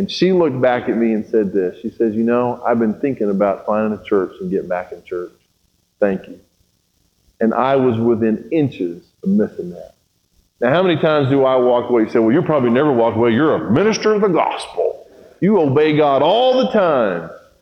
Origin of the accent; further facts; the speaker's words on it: Brazil; And where I grew up in Brazil